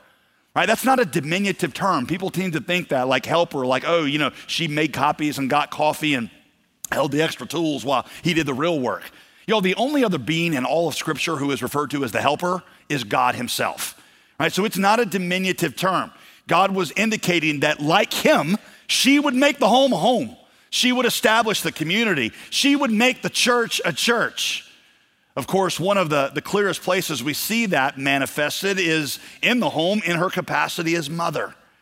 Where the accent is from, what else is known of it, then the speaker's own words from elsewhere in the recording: the South, United States; Okay, again, I'm white male from the South, so I'm not hating on anybody, okay?